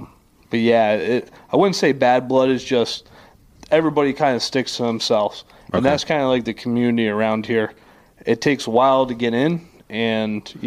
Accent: Pennsylvania, United States; But, I mean, I grew up in Pennsylvania. I know what it's like. I get it.

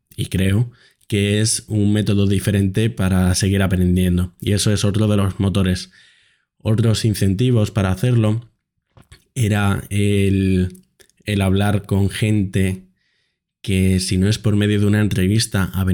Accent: Madrid, Community of Madrid, Spain; born there; moved away; Aunque yo nací en Madrid, me mudé con mi familia hace bastantes años y el año pasado estaba viviendo en Zaragoza.

